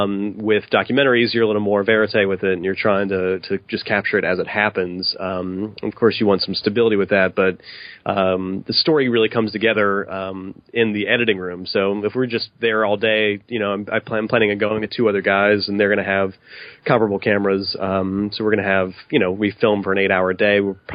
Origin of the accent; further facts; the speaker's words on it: Ohio, United States; I'm from Ohio originally